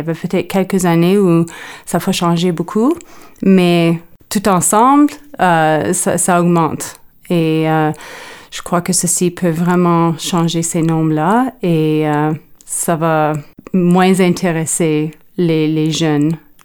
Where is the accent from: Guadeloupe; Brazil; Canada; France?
Canada; Ontario; first language fr; en grandissant en Ontario, ma langue maternelle était le français